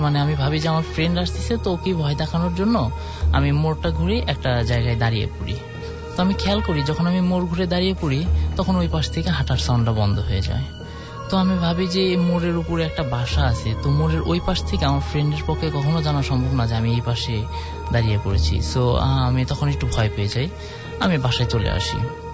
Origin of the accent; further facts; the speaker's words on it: Mirpur, Dhaka Division, Bangladesh; আমি মিরপুর থেকে এসেছি